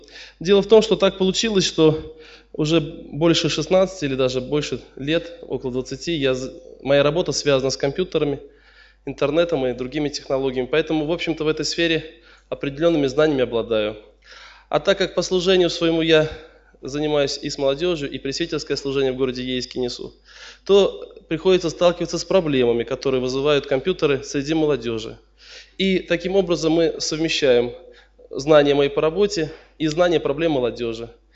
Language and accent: Russian; Yeysk, Krasnodar Krai, Russia; Я из Краснодарского края, город Ейск.